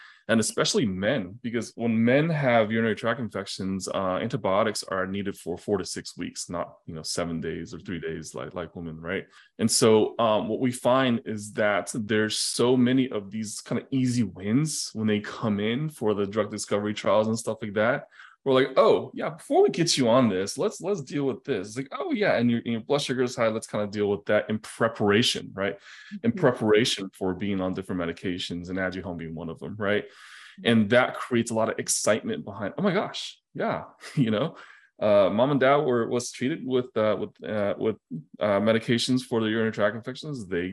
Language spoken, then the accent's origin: English; China; English is a second language; You know, partially probably because, you know, I come from China